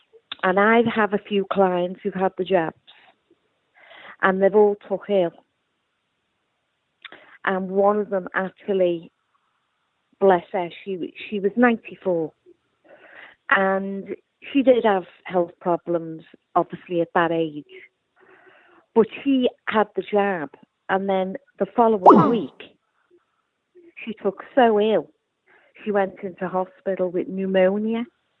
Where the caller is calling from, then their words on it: Liverpool, North West England, United Kingdom; Liverpool.